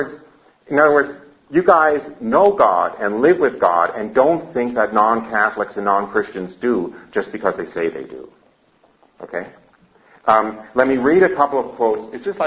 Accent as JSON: {"language": "English", "country": "United States", "said": "obviously I come from the United States, and my references are to the Jewish milieu in the United States"}